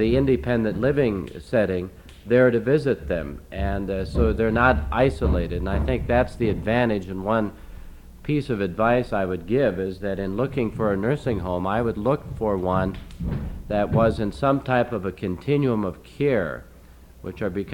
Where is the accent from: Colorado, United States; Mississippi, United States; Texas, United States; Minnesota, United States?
Minnesota, United States; Minneapolis; I'm from Minneapolis, working with the Ebenezer Society.